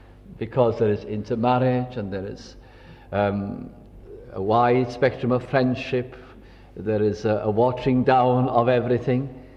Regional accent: Wales, United Kingdom; now in Lancashire, United Kingdom; with being Welsh myself, and as a family moving from North Wales to live to Lancashire, then living in the Welsh communities, moving about the Welsh communities in Lancashire

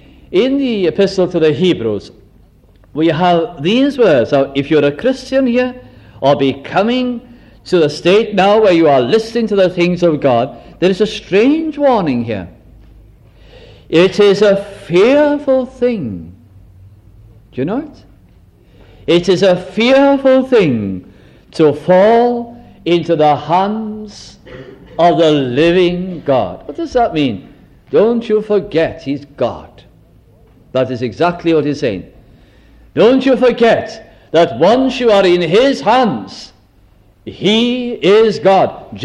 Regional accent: Wales, United Kingdom; the name for us as Welsh people by the French is Le Pays de Gal, the people of Gaul.

